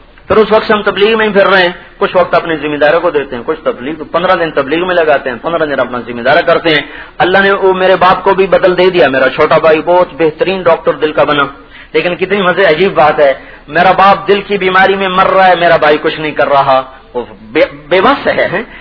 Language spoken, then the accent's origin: Urdu; Tulamba, Punjab, Pakistan; ہم بیسیکل تلمبا کے ہیں